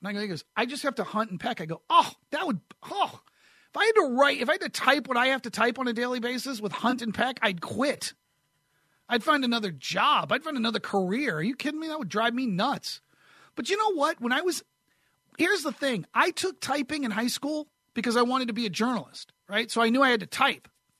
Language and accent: English; New Hampshire, United States; I grew up in New Hampshire, and he had a New England accent.